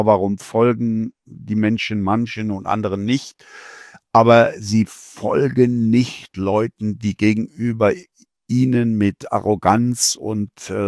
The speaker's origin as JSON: {"language": "German", "country": "Germany", "said": "Ich komme ja aus der Eifel, einem ländlichen Gebiet, früher das Sibirien Preußens."}